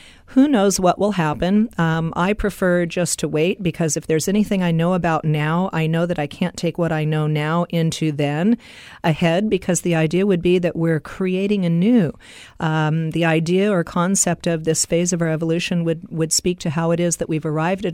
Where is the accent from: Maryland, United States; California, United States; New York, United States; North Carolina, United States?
California, United States; I'm a mom, born and raised in California. I've lived in different parts of the world